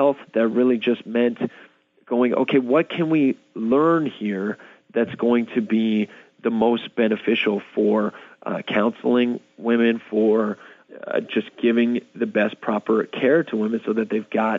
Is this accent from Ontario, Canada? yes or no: no; Edmonton, Alberta, Canada; We knew of each other from the industry here in Alberta. We're from Edmonton and she's from Calgary, just about 3 hours driving distance apart from each other.